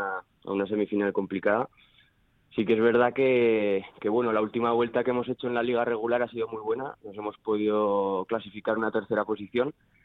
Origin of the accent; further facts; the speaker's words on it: Jaca, Aragon, Spain; somos un grupo que somos todo de Jaca, somos como una gran familia